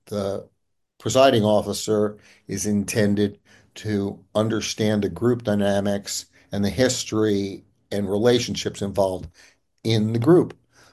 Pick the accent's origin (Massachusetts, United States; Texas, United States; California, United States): Massachusetts, United States; Dedham; I'm a long-term member and past chair of the Commission of Trust Funds in my hometown of Dedham, Massachusetts, which is an elected position.